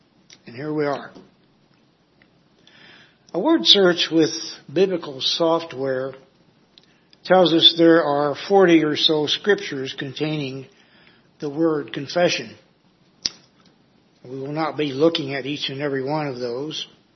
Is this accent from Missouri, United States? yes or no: yes; Missouri, United States; That said, I'm from the Show Me State, so I like to be shown or to show visually. So I do not know if it is the water we drink growing up